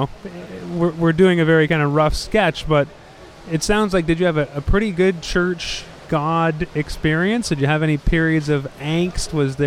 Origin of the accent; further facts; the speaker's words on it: Stittsville, Ontario, Canada; That's my hometown. All right.